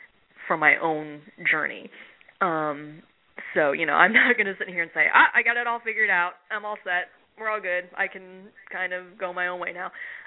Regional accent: Orlando, Florida, United States; when I was talking about the Orlando Film Festival earlier and how it'd be so great to go back to my hometown

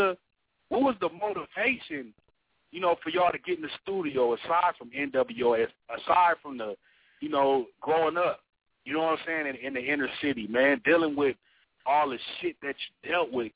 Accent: Lynwood, California, United States; Because, you know what I mean, California, that's my home, man. Like I said, born and raised in Linwood, California, man.

